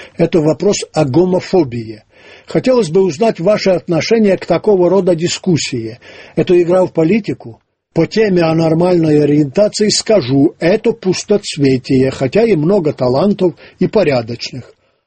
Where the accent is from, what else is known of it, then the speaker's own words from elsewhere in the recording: Crimea, Ukraine; Я родом из Крыма, прадед крепостной с Полтавщины, воевал крымскую и остался в Крыму. В роду моем, как и у многих крымчан, и греки, и белорусы, и русские, и даже нагайцы.